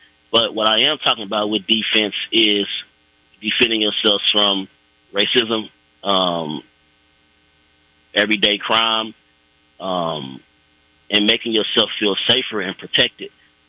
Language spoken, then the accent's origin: English; Kansas, United States; And I grew up in Wyandotte County off 5th and Quindaro, shootings every day.